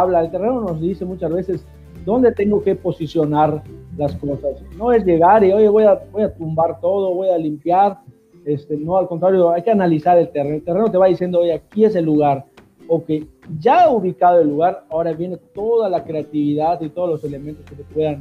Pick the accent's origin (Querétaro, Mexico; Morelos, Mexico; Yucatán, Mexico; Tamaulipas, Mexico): Yucatán, Mexico; Realmente nosotros como yucatecos, o la gran mayoría